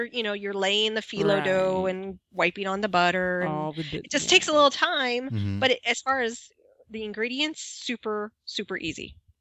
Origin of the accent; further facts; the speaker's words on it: Missouri, United States; Kind of like when I was a kid, I grew up in Missouri. So California was just a place on TV.